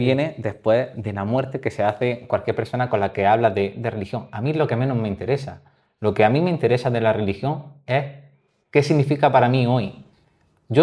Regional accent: Almería, Andalusia, Spain; now in Cartagena, Spain; Yo como vivo en Cartagena, pero soy andaluz, soy de Almería.

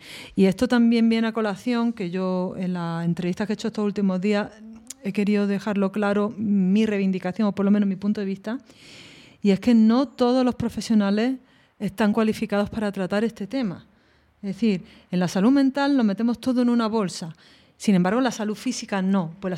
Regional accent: Málaga, Andalusia, Spain; yo soy andaluza, ¿no? Soy de Málaga.

